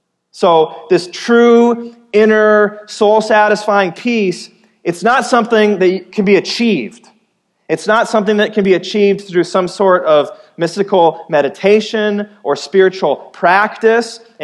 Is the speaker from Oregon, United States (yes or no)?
no; Iowa, United States; sometimes growing up in the Midwest, in Iowa, I'll use like a farming illustration